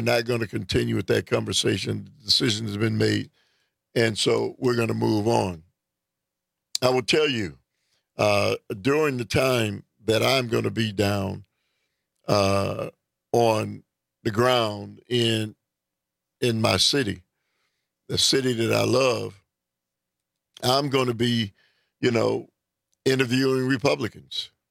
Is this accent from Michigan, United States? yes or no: yes; Detroit, Michigan, United States; I'm from Detroit, but you've lived in Milwaukee a long time.